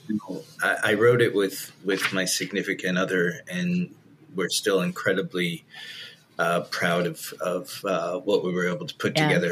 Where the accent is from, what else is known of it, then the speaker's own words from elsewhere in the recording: Manhattan, New York, United States; I kid you not, I grew up in Manhattan.